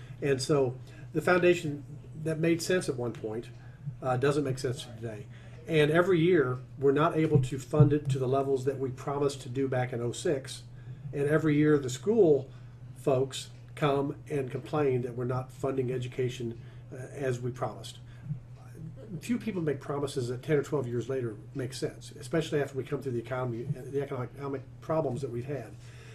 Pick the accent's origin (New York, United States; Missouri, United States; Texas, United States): Missouri, United States; Kansas City; I'm from Kansas City, so I'm not so familiar with that.